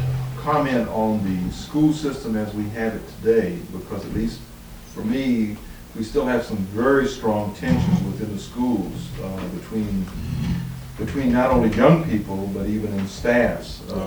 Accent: Tacoma, Washington, United States; I come from Tacoma.

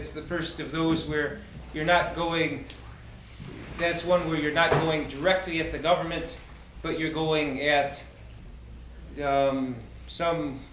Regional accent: Minnesota, United States; For those who aren't familiar with... it's my home state and very familiar with it.

